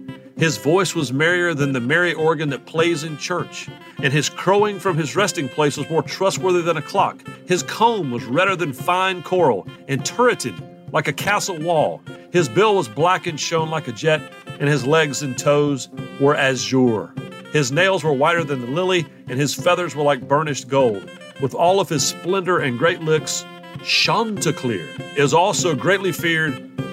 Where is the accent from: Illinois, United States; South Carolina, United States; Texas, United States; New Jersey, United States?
South Carolina, United States; So first of all, Coastal Carolina, and I grew up in the Carolinas. I graduated high school in South Carolina.